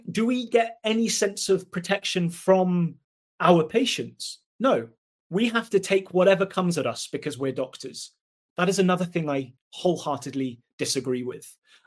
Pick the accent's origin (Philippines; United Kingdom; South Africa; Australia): United Kingdom; now in Islington, United Kingdom; I'm British Jordanian.